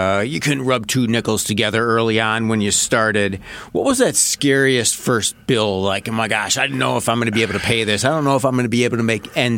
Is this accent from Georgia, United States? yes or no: no; Milwaukee, Wisconsin, United States; born and raised in Milwaukee.